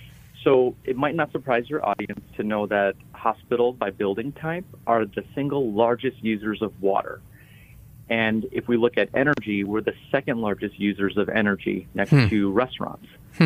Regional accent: Wisconsin, United States; I ran out of funds and I moved back to my hometown in Wisconsin

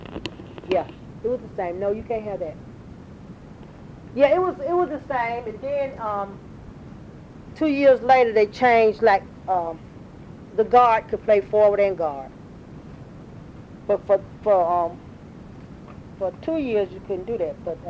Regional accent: Chapel Hill, North Carolina, United States; And I just had a great growing up childhood in Chapel Hill. I'm born and raised in Chapel Hill.

